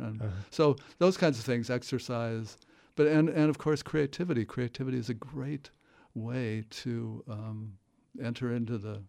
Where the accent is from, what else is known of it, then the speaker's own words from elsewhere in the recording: Ohio, United States; I grew up in Ohio and in the Midwest.